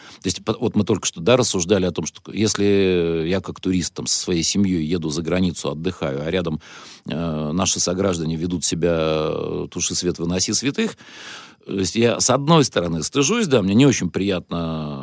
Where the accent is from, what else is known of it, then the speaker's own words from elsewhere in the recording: Russia; И я предполагаю, что, ну, ко мне также будут относиться, раз я из России.